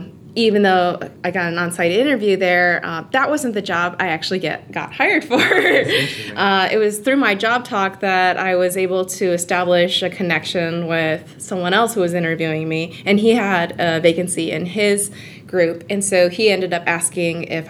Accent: Michigan, United States; also born or lived in California; I grew up in Michigan, and after going to college at MIT, where I majored in chemistry, I ended up deciding to go to grad school in chemistry. I went across the country to California, to Caltech

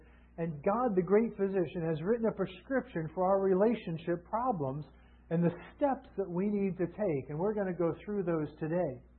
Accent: Fort Myers, Florida, United States; I'm from Fort Myers, Florida. That's where I was born and raised.

